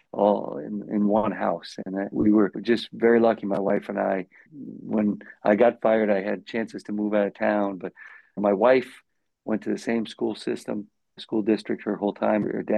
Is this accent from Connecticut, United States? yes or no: yes; Connecticut, United States; now in Buffalo, United States; I've lived here longer than I lived anywhere else. I grew up in Connecticut. I went to college about an hour and a half south of Buffalo at St. Bonaventure.